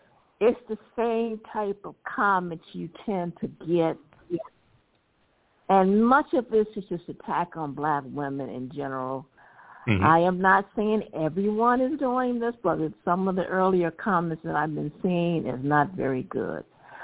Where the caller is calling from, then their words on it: Detroit, Michigan, United States; I'm calling from Detroit.